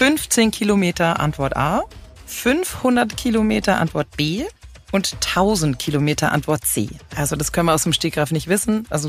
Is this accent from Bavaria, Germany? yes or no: yes; Bavaria, Germany; ich komme aus Bayern.